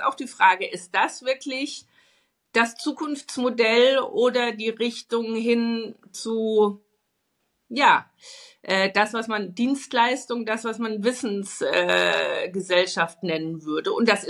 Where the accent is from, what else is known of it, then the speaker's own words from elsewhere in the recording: Bavaria, Germany; Du weißt, ich komme ja aus Bayern